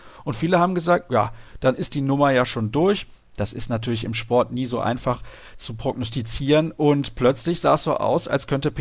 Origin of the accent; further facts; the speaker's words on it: Cologne, North Rhine-Westphalia, Germany; Ich komme ja hier aus der Gegend in Köln